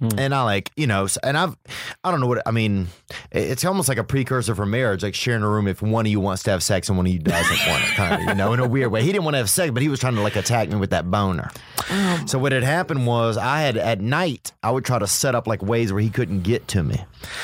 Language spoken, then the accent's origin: English; Louisiana, United States; also born or lived in Birmingham / Tennessee; I'm from Louisiana. I've seen a lot of pregnant women get go at it at gas stations.